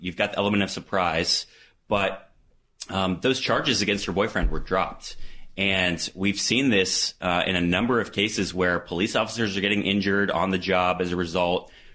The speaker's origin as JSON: {"language": "English", "region": "North Carolina", "country": "United States", "said": "North Carolina."}